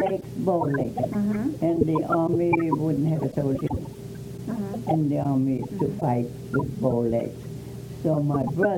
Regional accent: Mannheim, Baden-Württemberg, Germany; English is a second language; also born or lived in Leipzig / Cologne; now in United States; And I come from Mannheim.

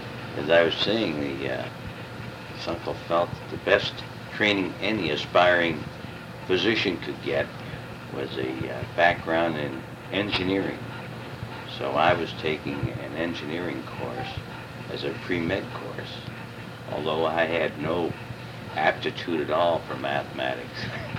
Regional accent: Youngstown, Ohio, United States; I was born in Youngstown, Ohio, and I spent the major part of my life on the north side of Youngstown.

